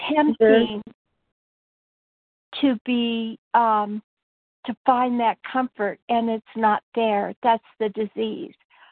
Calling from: Las Vegas, Nevada, United States; from Las Vegas, Nevada

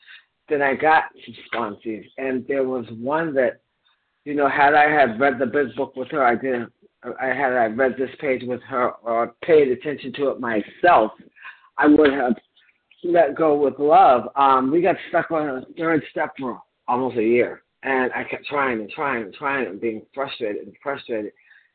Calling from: Massachusetts, United States; I'm calling in from Massachusetts, a compulsive overeater.

